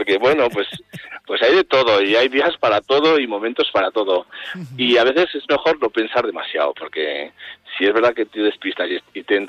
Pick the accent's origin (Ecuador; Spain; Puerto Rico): Spain; Pamplona, Navarre; Yo, por ejemplo, que nosotros somos de Pamplona, pues estás esperando siempre los Sanfermines, ¿no?